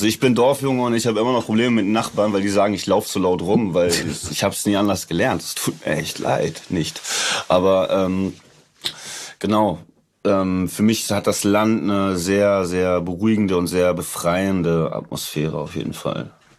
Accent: Hamburg area, Germany; das, wo ich her bin. Also das ist Vorort von Hamburg

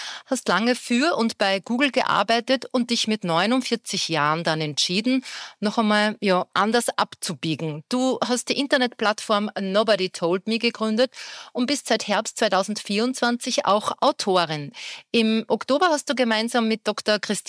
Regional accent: Austria; sagt man bei uns in Österreich

